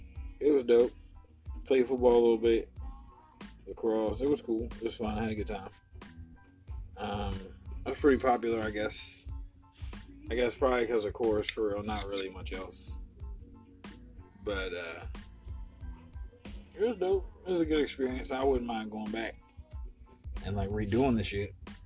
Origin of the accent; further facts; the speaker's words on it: Norfolk, Virginia, United States; born there; also born or lived in Pensacola; I was born in Norfolk. My dad's retired Navy.